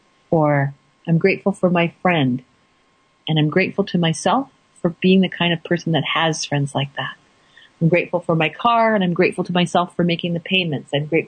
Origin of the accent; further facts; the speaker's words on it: Canada; I know many people that are listening are from places other than Canada, but I'm Canadian, eh?